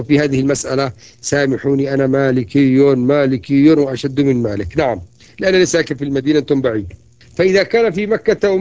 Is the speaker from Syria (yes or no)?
no; Yemen; والضبع أيضا هذا صيد يسموهم عندنا في اليمن يسموه العرجة